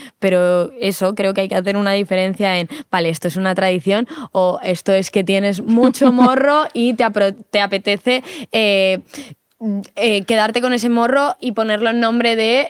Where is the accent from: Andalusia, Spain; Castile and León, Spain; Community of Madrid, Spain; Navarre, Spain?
Community of Madrid, Spain; Madrid; mi familia es muy madrileña, yo soy muy madrileña y todas las tradiciones madrileñas me encantan